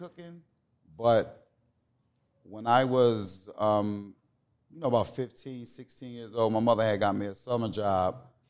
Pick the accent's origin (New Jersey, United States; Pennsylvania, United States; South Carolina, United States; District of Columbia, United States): New Jersey, United States; Atlantic City; also born or lived in Chester; Yeah, I'm from Chester, okay. PA, but I grew up in Atlantic City.